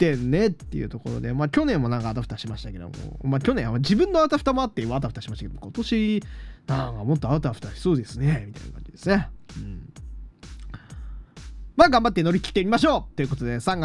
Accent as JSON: {"language": "Japanese", "region": "Hokkaido", "country": "Japan", "said": "どさんこ出身の僕から言わせると別にそんなに寒くはなかったんだけど"}